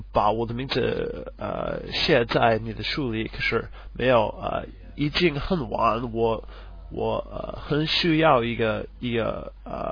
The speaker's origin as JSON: {"language": "Chinese", "region": "Minnesota", "country": "United States", "second_language": "Chinese", "said": "我是从美国的明州来的人，明州我们在美国大家都把明州叫做湾湖的州，就是因为我们当然就是因为我们有很多湖"}